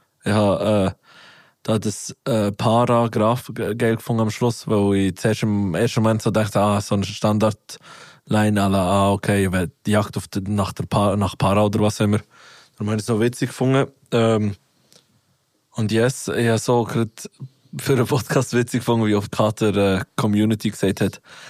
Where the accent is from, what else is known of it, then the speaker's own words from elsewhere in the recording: Basel, Basel-Stadt, Switzerland; accent: Basel German; Aber es ist halt so, ich wäre so gemischt mit dem Baslerdeutsch. Ich komme aus dem